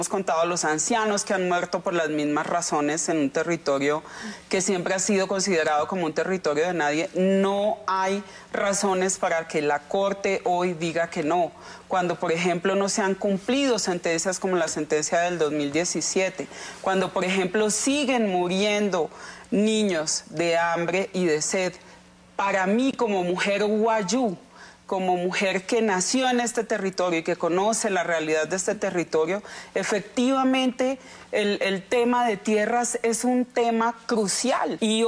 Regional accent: La Guajira, Colombia; una generación de un pueblo milenario y una generación de la gente guajira, dueña de un departamento

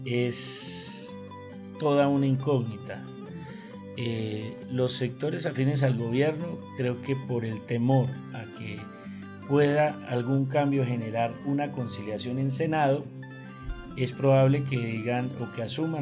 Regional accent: Sotaquirá, Boyacá, Colombia; El plato típico de mi pueblo, Zotaquirá, Boyacá, Colombia.

